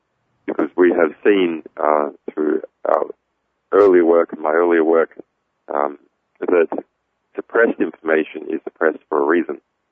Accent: Magnetic Island, Queensland, Australia; born there; So, I'm an Australian. I was born on a little island called Magnetic Island in the Pacific. I've been an activist for a long time since I was a teenager in Australia.

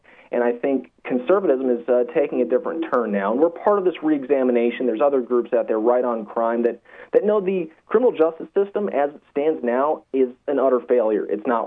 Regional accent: Georgia, United States; you can see Georgia, my home state, actually recently, they ran out of the death penalty drug

